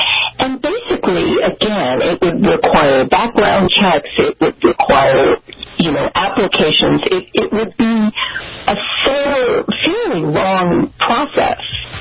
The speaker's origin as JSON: {"language": "English", "town": "San Antonio", "region": "Texas", "country": "United States", "said": "I'm from San Antonio, Texas. I grew up 150 miles from the Mexican border."}